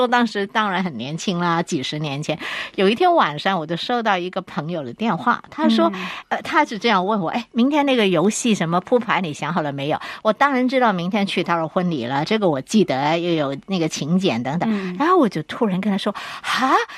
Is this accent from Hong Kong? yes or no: yes; Hong Kong; 因为我们香港人的特色是常常一块去吃饭